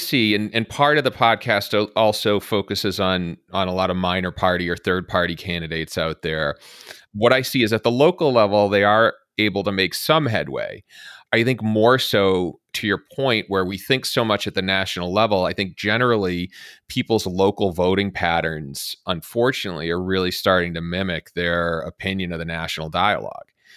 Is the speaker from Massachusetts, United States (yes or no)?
yes; Massachusetts, United States; you know, my home state of Massachusetts, about 30% of the population votes Republican in any given election.